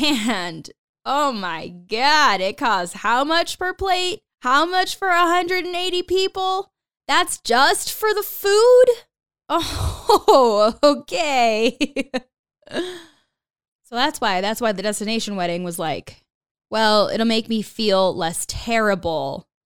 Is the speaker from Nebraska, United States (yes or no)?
no; Illinois, United States; now in Denver, United States; And something that I didn't think about when I moved away from Illinois, from the Midwest, was that the day that I do get married, where am I going to get married?